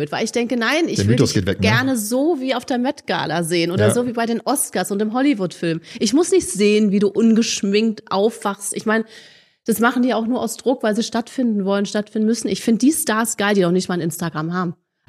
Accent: Berlin, Germany; Ich bin in Marzahn-Hellersdorf aufgewachsen.

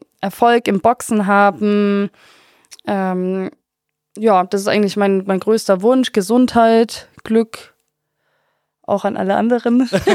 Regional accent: Augsburg, Bavaria, Germany; ich bin hier halt geboren und aufgewachsen in Augsburg. Und ich habe eigentlich auch nicht vor, hier irgendwann wegzuziehen

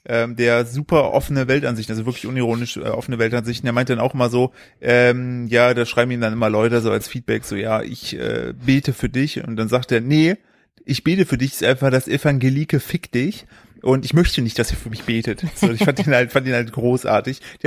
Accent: East Germany, Germany; Bei uns im Osten war das ja nicht, in der Schule hast du ja nur evangelisches Religion gehabt.

